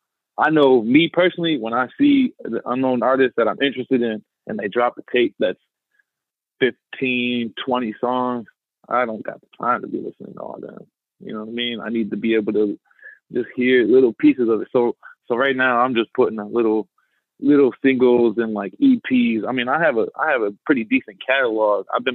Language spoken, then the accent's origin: English; Williamsport, Pennsylvania, United States; You know what I'm saying? I come from Pennsylvania, Williamsport, Pennsylvania. It's not that big of a town